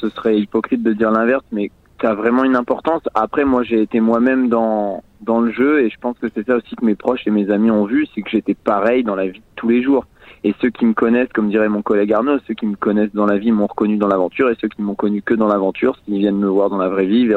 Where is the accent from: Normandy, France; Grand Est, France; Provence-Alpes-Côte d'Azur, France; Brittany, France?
Brittany, France; comme je suis breton d'origine, je m'étais dit que la pluie, ça me dérangerait pas